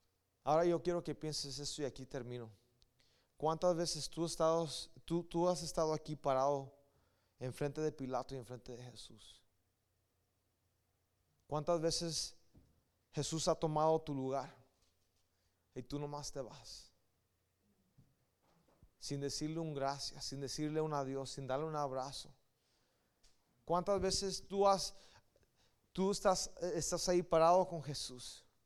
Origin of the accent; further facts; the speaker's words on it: Los Angeles, California, United States; nosotros crecimos en Boa Heights. Había una casa donde vivíamos arriba en la Wabash.